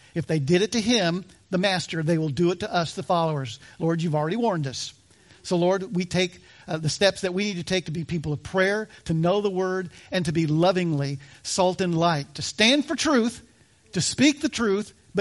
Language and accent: English; United States; Sorry, I'm an American. I believe in upholding our Constitution.